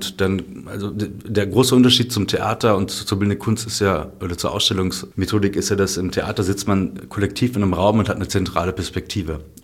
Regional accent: Berlin, Germany; Hier in Kreuzberg

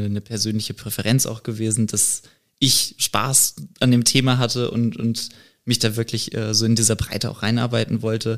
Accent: North Rhine-Westphalia, Germany; Nein, ich bin nicht gebürtig aus Schleswig-Holstein, ich bin Ostwestfale tatsächlich.

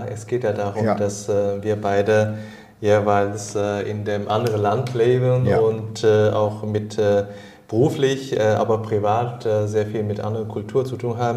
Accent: China; German is a second language; moved away as an adult; now in Germany; ich bin in China aufgewachsen, habe in China meine Ausbildung gehabt und dann später nach Deutschland gekommen

